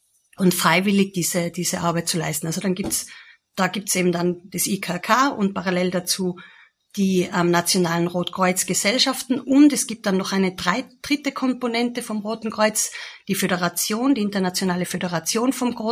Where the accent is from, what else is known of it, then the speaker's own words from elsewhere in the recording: Tyrol, Austria; Ich komme ursprünglich aus Tirol